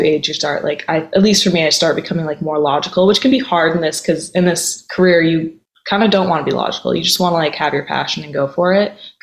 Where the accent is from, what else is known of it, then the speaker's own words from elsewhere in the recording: New England, United States; especially because we're from New England.